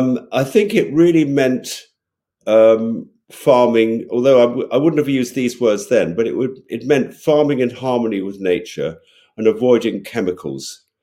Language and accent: English; London, United Kingdom; I grew up in London